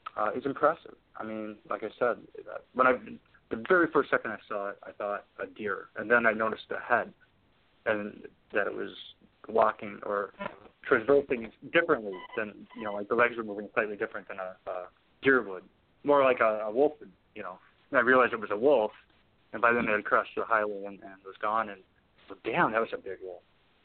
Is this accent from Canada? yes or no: no; Wisconsin, United States; And I'm from Wisconsin. I'm raised in Wisconsin.